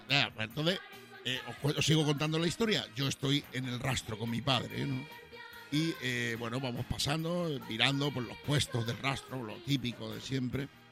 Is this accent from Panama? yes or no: no; Badajoz, Extremadura, Spain; also born or lived in Madrid; cuando vivíamos en Madrid, íbamos a Extremadura, porque yo soy extremeño, soy de Badajoz.